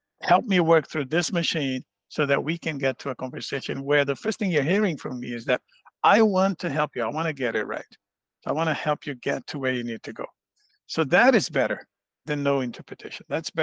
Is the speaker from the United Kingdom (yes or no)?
no; Brazil; English is a second language; I'm Brazilian, by the way, when they asked me, where are you from? I said, well, I'm Brazilian.